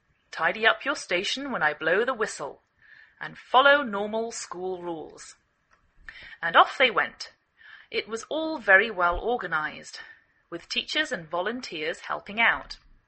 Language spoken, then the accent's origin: English; England, United Kingdom; now in United States